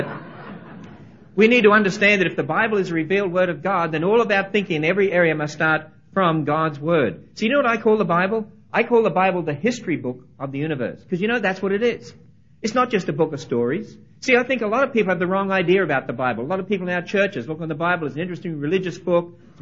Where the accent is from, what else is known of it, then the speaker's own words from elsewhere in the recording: Australia; just humor me for a moment, being an Australian